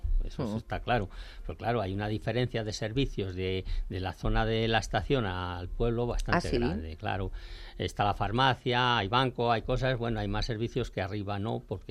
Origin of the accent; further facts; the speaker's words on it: Zarzalejo, Community of Madrid, Spain; born there; Sí, sí, yo soy nacido en Zarzalejo, de los que nacíamos en las casas todavía, ¿no?